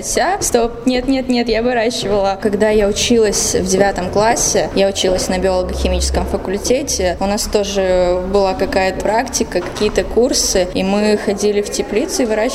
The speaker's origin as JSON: {"language": "Russian", "region": "Transnistria", "country": "Moldova", "lives_now": "Russia", "said": "Нет, я не из Великого Новгорода, я из Молдовы."}